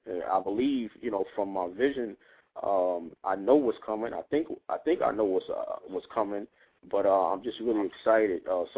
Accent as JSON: {"language": "English", "town": "Bronx", "region": "New York", "country": "United States", "tie": "born or raised there", "also_born_or_lived": "Mount Vernon", "said": "We did another event in Mount Vernon where I was raised for a period of time in my life. I grew up in the Bronx, 174th Street, Hoe Avenue, and Katona and all that. Shout out to everybody in the BX."}